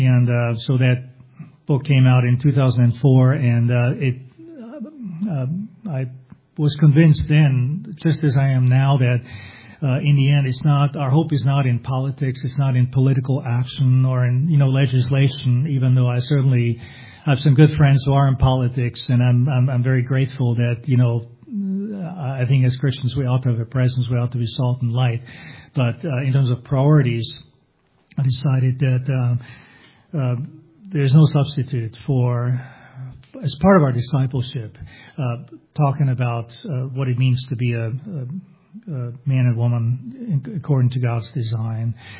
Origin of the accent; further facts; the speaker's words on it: Vienna, Austria; I grew up in Vienna, Austria, and was converted at the age of 23 out of a nominal Roman Catholic background. Come from a divorced family and a non-Christian